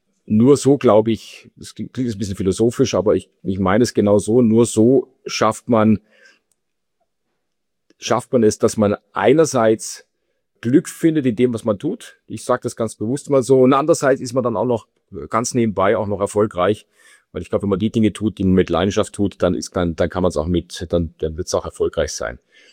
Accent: Austria; dass in Deutschland nicht anders als Österreicher, wir sind da eher bei denen, die lange an den Dingen festhalten.

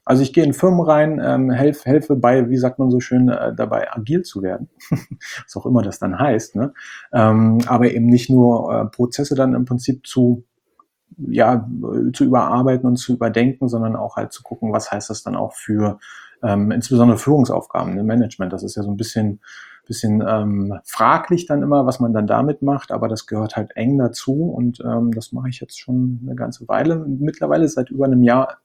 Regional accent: Berlin, Germany; moved away as an adult; now in Spain; Ich komme ursprünglich aus Berlin, bin aber vor anderthalb Jahren nach Spanien gezogen.

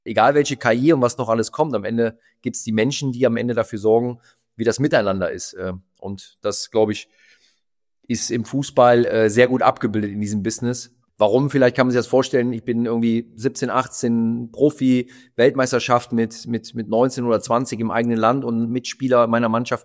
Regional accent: Mönchengladbach, North Rhine-Westphalia, Germany; Borussia Mönchengladbach, bin dort geboren, gebürtiger Gladbacher

